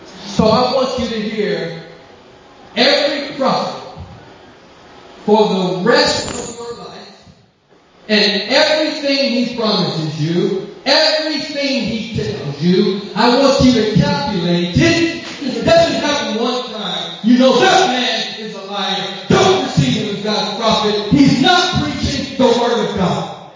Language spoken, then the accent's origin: English; California, United States; You know how I know? I'm from California.